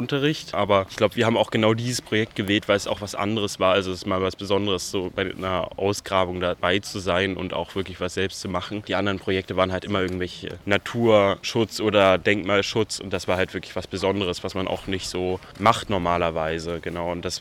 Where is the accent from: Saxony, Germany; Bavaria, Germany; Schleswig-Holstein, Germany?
Saxony, Germany; Leipzig; Aus Leipzig vom Evangelischen Schulzentrum